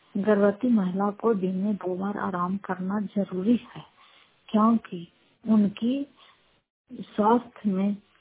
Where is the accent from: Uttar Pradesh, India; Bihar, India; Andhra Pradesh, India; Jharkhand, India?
Bihar, India; Fatehpur; घर फतेहपुर, पंचायत मकौता, जिला नालंदा, करार पछवा प्रखंड की निवासी हूँ।